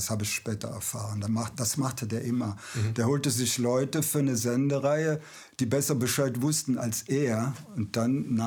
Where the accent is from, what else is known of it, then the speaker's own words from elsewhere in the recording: Aachen, North Rhine-Westphalia, Germany; Ich bin ja Aachener.